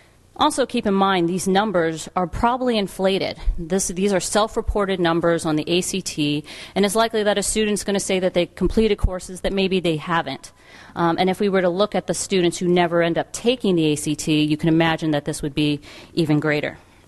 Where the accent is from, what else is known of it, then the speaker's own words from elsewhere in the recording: Chicago, Illinois, United States; I'm from Chicago studying Massachusetts